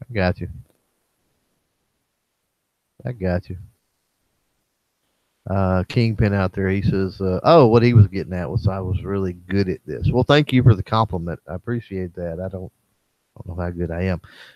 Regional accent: Texas, United States; Plus, I'm from Texas, man. Most people here down here in Texas are just good people and like to talk.

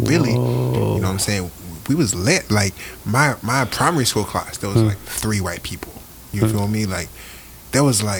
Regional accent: London, United Kingdom; my experience growing up in London, it was amazing.

